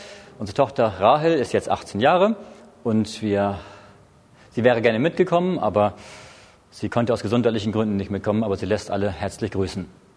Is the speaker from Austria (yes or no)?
no; Hamburg, Germany; born there; also born or lived in Schleswig-Holstein / Berlin; now in Heilbronn, Germany; Und ich bin geboren in Hamburg, in Norddeutschland.